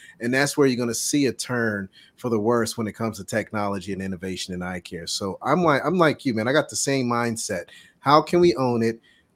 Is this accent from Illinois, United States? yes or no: no; North Carolina, United States; I grew up in North Carolina. We do basketball up here.